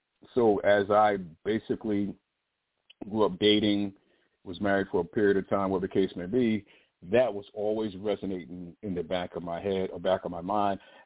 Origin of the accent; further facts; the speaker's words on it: Connecticut, United States; I was in Connecticut. I grew up in Connecticut